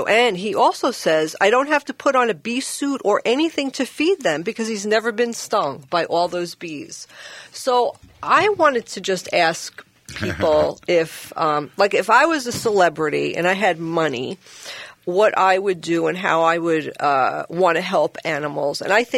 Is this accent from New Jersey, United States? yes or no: no; New York, United States; I grew up in New York, and we've always saw strange things, but I've never seen two goats.